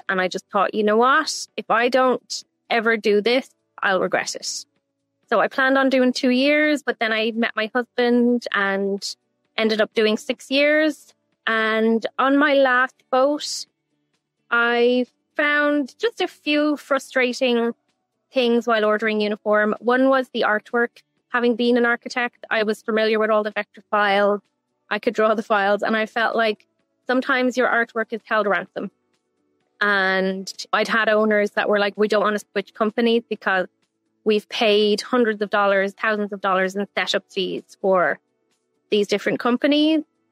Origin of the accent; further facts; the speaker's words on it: Ireland; moved away as an adult; I'm from Ireland.